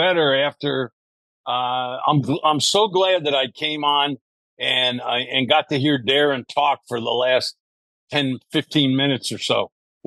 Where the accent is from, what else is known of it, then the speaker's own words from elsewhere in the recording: Miami Beach, Florida, United States; I was growing up in Miami Beach, Florida, and, you know, back in those days, there were really only two teams that anybody in that area got to see.